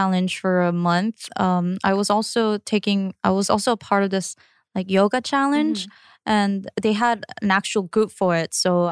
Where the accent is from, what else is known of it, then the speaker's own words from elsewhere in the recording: China; also born or lived in South Korea; I am Korean, but I grew up in China and have been attending an international school since I was a toddler. Therefore, my Korean is really bad, like noticeably bad.